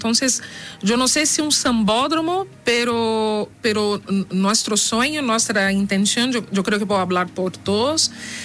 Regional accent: Brazil; Spanish is a second language; now in Chile; al llegar a Chile me descubro latinoamericana. O sea, soy brasileña, por temas del idioma

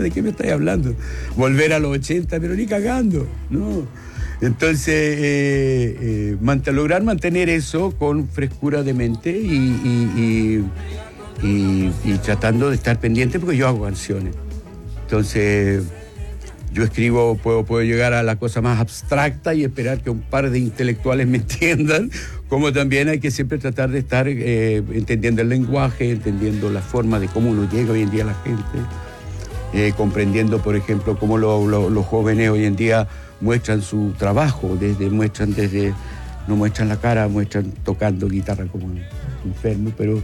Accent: Italy; born or raised there

